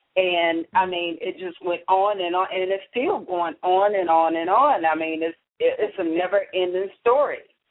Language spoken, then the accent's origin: English; Alabama, United States; For an example, I came from Alabama. The history that I learned from Alabama in regards to my ancestors is about slavery.